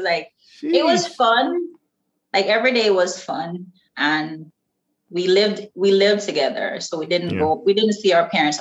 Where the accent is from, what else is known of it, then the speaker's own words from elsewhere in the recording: Jamaica; I love growing up in Jamaica and like all my experience. Like it's what made me who I am.